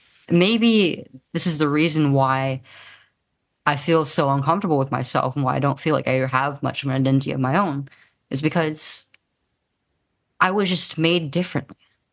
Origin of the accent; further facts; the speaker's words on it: United States; This is probably the second furthest that I've been out of the out of my home country of the US.